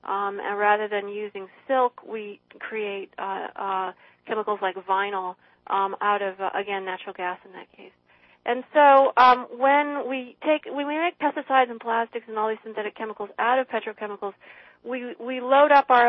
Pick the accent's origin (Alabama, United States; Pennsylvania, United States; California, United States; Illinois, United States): Illinois, United States; Yes, I would say that my hometown is a kind of everywhere USA. You know, it's just downstream from Peoria, Illinois.